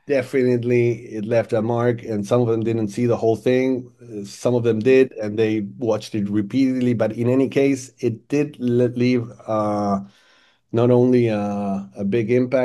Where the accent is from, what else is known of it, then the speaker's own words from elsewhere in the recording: Argentina; We grew up in Argentina, and we saw the same movies.